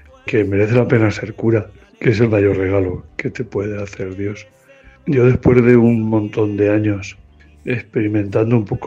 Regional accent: Urda, Castilla-La Mancha, Spain; born there; Nací en Urda, Toledo, en el año 1962.

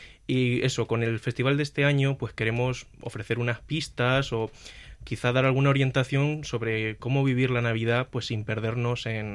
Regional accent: Manzanares, Castilla-La Mancha, Spain; Soy de Manzanares y actualmente estoy en cuarto de teología. Tengo 22 años

